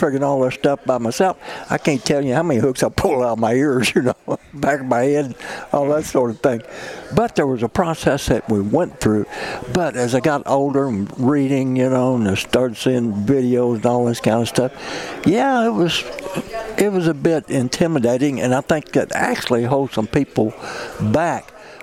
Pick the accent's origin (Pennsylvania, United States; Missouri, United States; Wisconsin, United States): Missouri, United States; I grew up in Mississippi County, Missouri, way down in the Boot Hill. And I was always fishing muddy waters, you know.